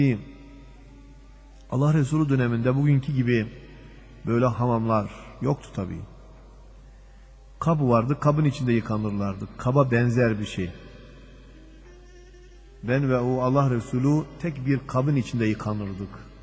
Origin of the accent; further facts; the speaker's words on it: Diyarbakır, Diyarbakır Province, Turkey; Hamis'in sahibi Diyar-ı Bekir'im. Herkes başka şeyle şereflenir de ben onunla şerefleniyorum. Benim memleketimden İslam alimi çıkmışsa